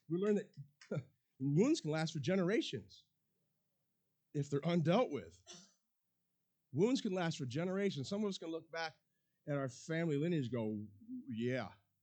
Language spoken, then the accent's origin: English; United States; I'm American, you know?